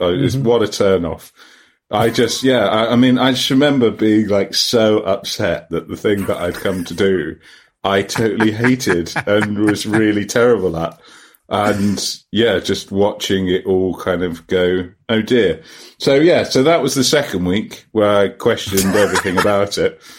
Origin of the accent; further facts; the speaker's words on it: England, United Kingdom; Oh, yes, I'm just English.